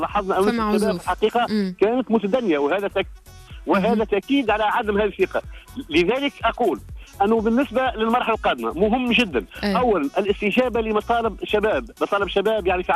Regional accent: Tunisia; بالنسبة لنا كتونسيين

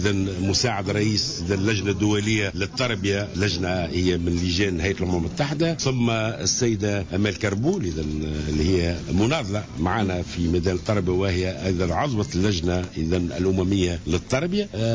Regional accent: Tunisia; نحن من تونس

